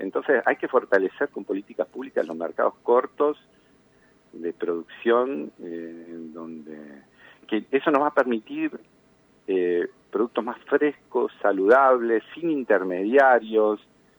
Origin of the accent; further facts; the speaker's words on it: Tandil, Buenos Aires Province, Argentina; Yo estoy a punto de cumplir 50 años y soy de Tandil.